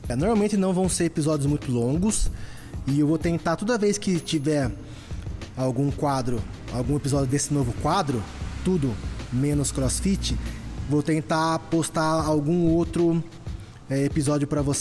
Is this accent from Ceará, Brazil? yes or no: no; Araraquara, São Paulo, Brazil; now in Poços de Caldas, Brazil; nós somos os dois de Araraquara. Hoje o … mora em Taubaté, eu moro em Poços de Caldas, mas nós somos nascidos em Araraquara.